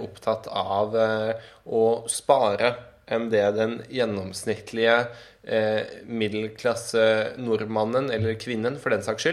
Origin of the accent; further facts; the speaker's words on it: Stange, Innlandet, Norway; Jeg kommer fra Stange, 12 kilometer sør for Hamar. Stange, eller Vestbygda, da, som ligger ned mot Mjøsa, kalt Nordens Toskane.